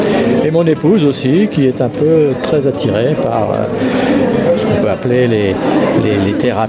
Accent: Villefranche-de-Rouergue, Occitanie, France; Je viens de Villefranche de Rouergue. C'est très loin, c'est dans la France profonde, au nord de Toulouse, entre Toulouse et Rodez.

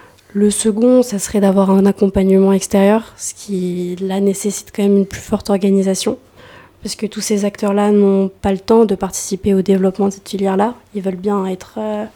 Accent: Strasbourg, Grand Est, France; Ah oui, moi je viens pas du tout des Cévennes. Je viens de Strasbourg.

